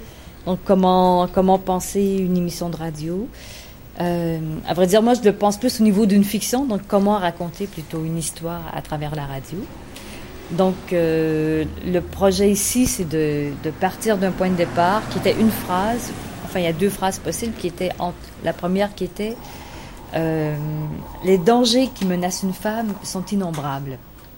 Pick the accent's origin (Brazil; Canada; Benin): Canada; Montreal, Quebec; je viens de Montréal.